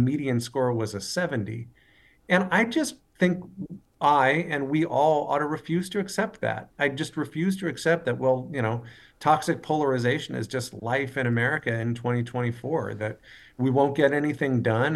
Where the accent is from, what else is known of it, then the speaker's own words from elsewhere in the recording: Port Angeles, Washington, United States; You know, I grew up in Port Angeles. I was in high school when the timber industry took it on the chin and saw a lot of my friends' parents lose their jobs.